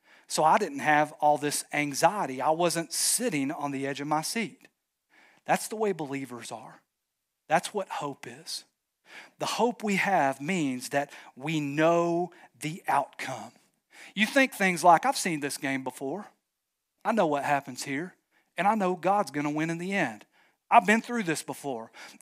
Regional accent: Knoxville, Tennessee, United States; I'm from Knoxville. That's where I was born and raised.

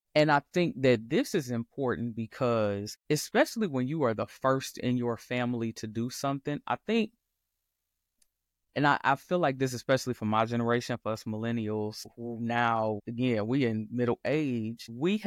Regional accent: Detroit, Michigan, United States; because y'all know I'm from Detroit.

